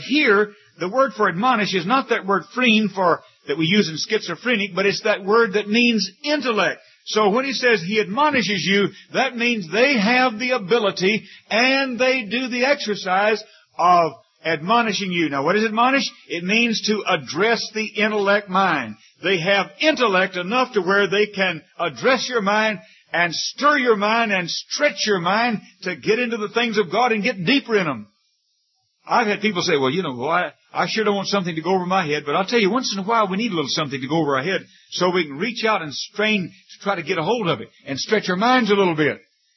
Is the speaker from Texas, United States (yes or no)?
yes; Fort Worth, Texas, United States; We had a rendering plant right by the stockyards there where I grew up in Fort Worth.